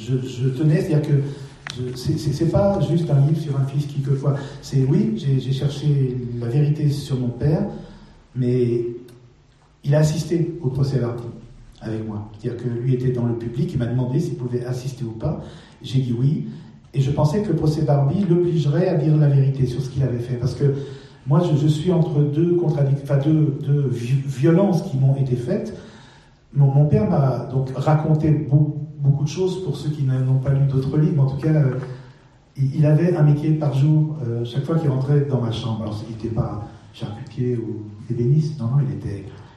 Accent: Lyon, Auvergne-Rhône-Alpes, France; nous sommes de Lyon, mon père est de Lyon.

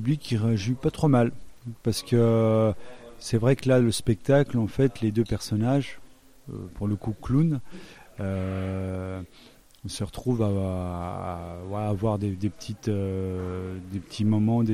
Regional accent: Bourgogne-Franche-Comté, France; des choses par chez moi, dans le Doubs.

